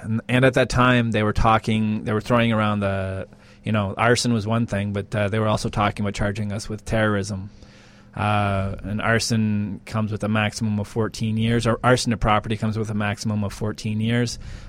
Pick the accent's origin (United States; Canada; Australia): Canada; Ottawa, Ontario; I'm from Ottawa, and I was arrested on June 18th, 6 years ago today, in 2010